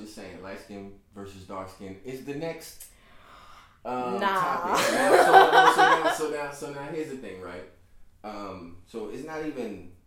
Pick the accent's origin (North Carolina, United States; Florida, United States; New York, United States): New York, United States; New York City; Growing up in New York City and in Brooklyn or in the Bronx, Queens, whatever